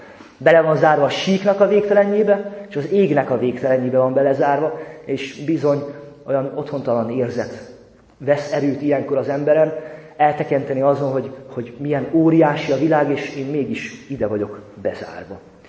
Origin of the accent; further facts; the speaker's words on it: Szeged, Csongrád-Csanád, Hungary; born there; Én alföldi gyermek vagyok, Szegeden születtem, folyamatosan hordozom lelkemnek azt a meghatározottságát, a jellegzetességét, ami az alföldi embereknek a sajátja, a kicsit talán búskomosságra való hajlamot